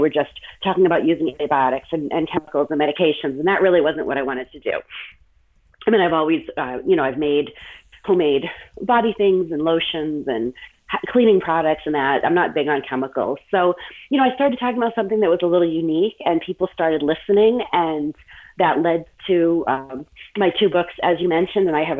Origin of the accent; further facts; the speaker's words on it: New England, United States; Okay, well, I grew up in New England, across the street from my grandparents' chicken farm.